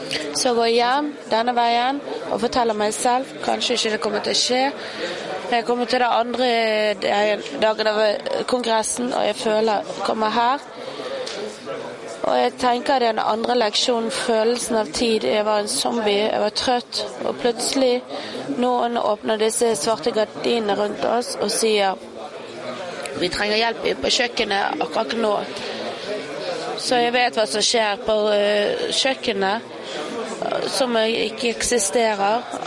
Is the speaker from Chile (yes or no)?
yes; Chile; Norwegian is a second language; jeg kommer fra Sør-Amerika Chile og kom igjennom alle disse timene på flyet